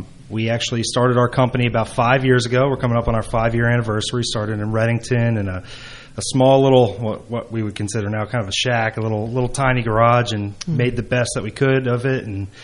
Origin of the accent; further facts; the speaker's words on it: New Jersey, United States; I grew up right outside of Hunterdon County. I was on the border of Warren and Hunterdon County.